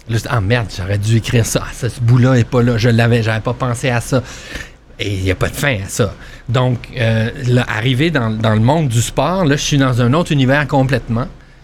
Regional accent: Quebec, Canada; il n'y a rien d'original hein, en tant que Québécois.

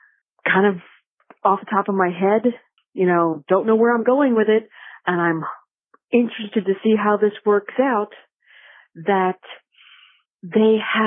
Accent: Cincinnati, Ohio, United States; I'm from Cincinnati, Ohio, and this is for the Star Trek Discovery podcast.

